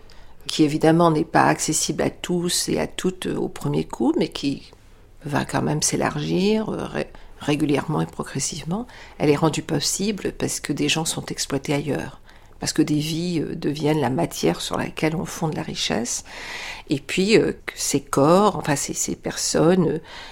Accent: France; il n'y a pas l'écart, ah, c'est les Américains et moi, je viens de la France.

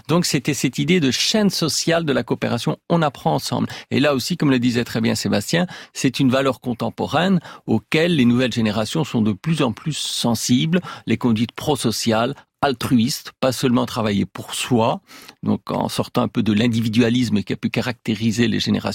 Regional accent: Belgium; en Belgique, mon pays d'origine

